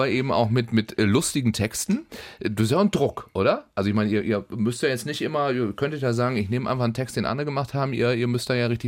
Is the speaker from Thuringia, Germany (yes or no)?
no; Schleswig-Holstein, Germany; Viele haben noch nicht mal einen Keller bei uns in Schleswig-Holstein.